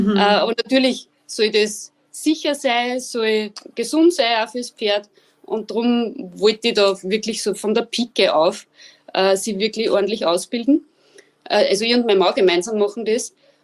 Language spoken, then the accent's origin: German; Linz, Upper Austria, Austria; Ich komme aus Oberösterreich, aus Linz